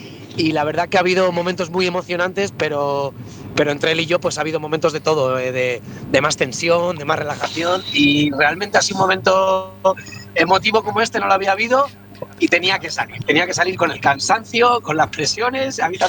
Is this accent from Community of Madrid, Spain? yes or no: yes; Madrid, Community of Madrid, Spain; now in Basque Country, Spain; desde País Vasco, que es donde yo vivo ahora, que yo soy un natural de Madrid.